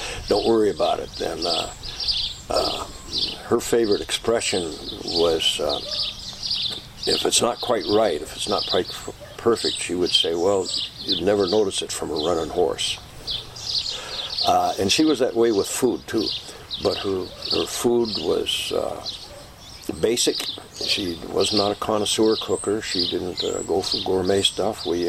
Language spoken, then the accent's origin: English; Yellowstone Park, Wyoming, United States; first few years of my life, I grew up in Yellowstone Park.